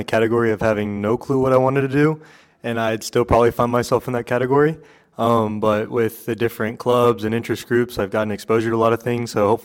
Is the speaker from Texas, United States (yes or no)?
yes; Dallas, Texas, United States; from Dallas, Texas.